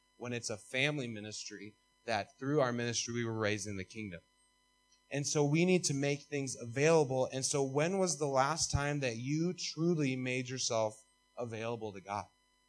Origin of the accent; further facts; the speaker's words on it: United States; And there's a sense of pride that we can never have in America.